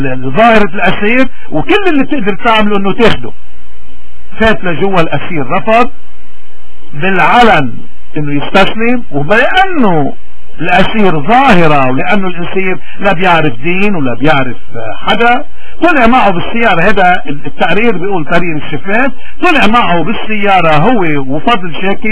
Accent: Lebanon; ونبين ممارساتهم اللي هي ضدنا نحن كبشر لبنانيين

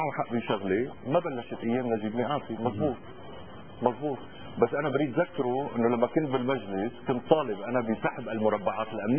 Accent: Tripoli, North Governorate, Lebanon; والنواب بده يسمحوا لنا كلنا نحن ولاد طرابلس

